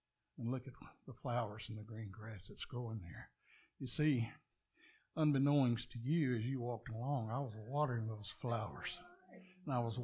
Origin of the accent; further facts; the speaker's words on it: Texas, United States; accent: Texas drawl; they know I'm from Texas, and they remind me every now and then, you have that Texas drawl, like a twang.